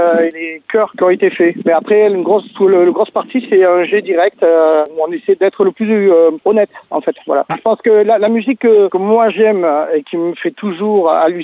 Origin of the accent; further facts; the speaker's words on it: France; comme je dis, on est français, on est européen